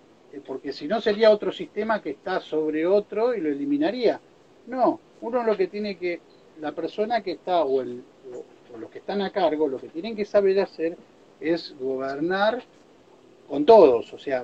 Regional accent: Argentina; No creamos que digamos, somos los argentinos, somos lo peor, porque al contrario.

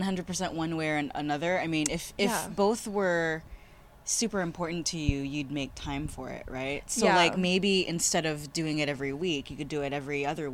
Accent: Waianae, Hawaii, United States; So I grew up in Waianae, actually.

